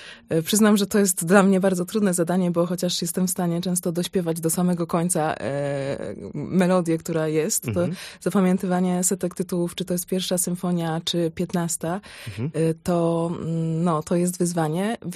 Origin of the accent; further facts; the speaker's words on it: Opole, Opole Voivodeship, Poland; Jestem Opolanką, dumną Opolanką.